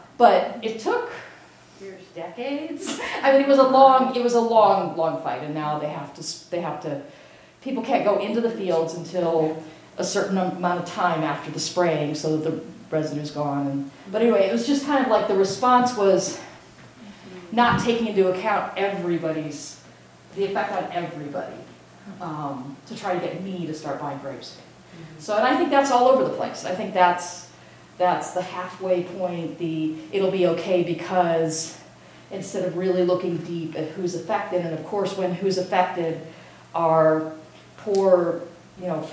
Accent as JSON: {"language": "English", "region": "California", "country": "United States", "said": "And, you know, I'm from California, so this was a huge deal there."}